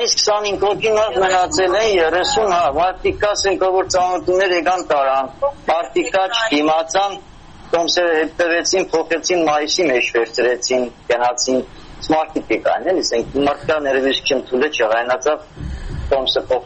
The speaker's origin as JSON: {"language": "Armenian", "town": "Artik", "region": "Shirak", "country": "Armenia", "lives_now": "Moscow, Russia", "said": "Ես Արտիգից եմ"}